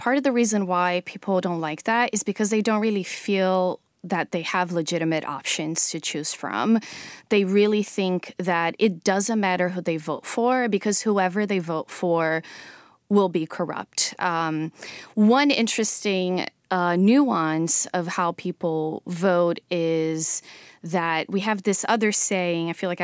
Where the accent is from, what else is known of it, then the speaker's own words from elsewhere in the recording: Brazil; growing up in Brazil in the 90s, I think there was a lot of optimism. We had just come out of 30 years of military rule.